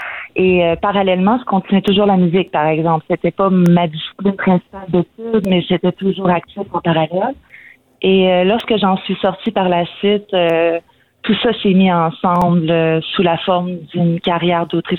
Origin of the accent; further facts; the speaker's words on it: Roberval, Quebec, Canada; also born or lived in New Brunswick; now in Montréal, Canada; Je suis native du Saguenay-Lac-Saint-Jean, en fait. Je viens d'un endroit qui s'appelle Robertval, sur le bord du lac. Et par la suite, j'ai fait des études au Nouveau-Brunswick, au niveau de l'université, pour ensuite revenir m'établir à Montréal